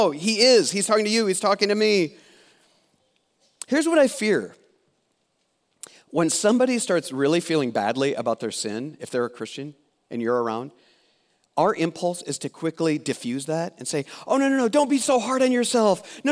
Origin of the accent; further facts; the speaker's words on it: Osage, Iowa, United States; Like, I grew up in Osage, Iowa. You know what our mascot was? The Green Devils, right?